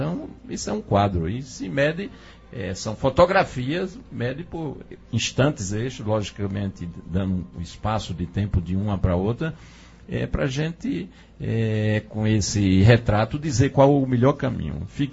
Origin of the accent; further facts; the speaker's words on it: Carnaíba, Pernambuco, Brazil; eu, minha terra Carnaíba, ela, eu carrego ela dentro do peito.